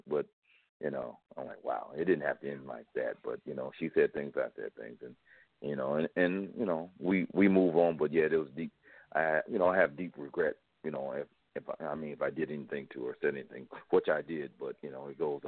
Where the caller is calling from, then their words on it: Dazzle, South Carolina, United States; I'm calling from South Carolina. I'm calling like 45 miles outside of Columbia, South Carolina, a little hick, little place called Dazzle, South Carolina.